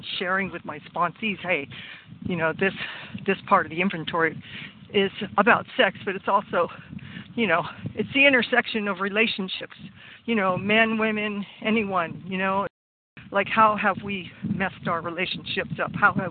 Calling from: Waco, Texas, United States; I'm calling from Waco, Texas.

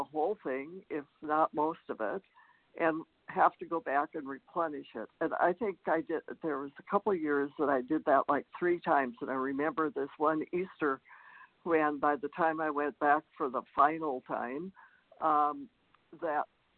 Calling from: Vancouver, British Columbia, Canada; Yes, I'm calling from Vancouver, Canada.

